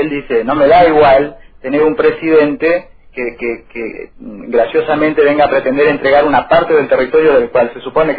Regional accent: Tierra del Fuego, Argentina; En toda la Argentina, pero en Tierra del Fuego singularmente, que somos la capital de Malvinas, somos el gobierno de Malvinas, somos la intendencia de Malvinas

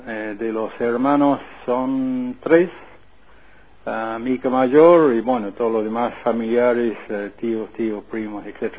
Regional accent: Tierra del Fuego, Argentina; born there; mi provincia natal, y con el último domicilio legal en una parte de la provincia bajo ocupación británica, que es Malvinas.

